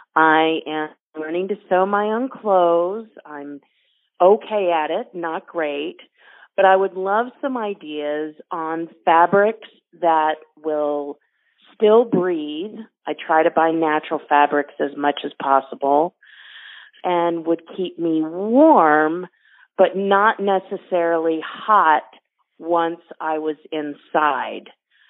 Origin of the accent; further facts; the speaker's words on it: Austin, Texas, United States; moved away as an adult; now in Grand Rapids, United States; I am calling from Grand Rapids, Michigan. However, up until just a few years ago, I lived in Austin, Texas all my life.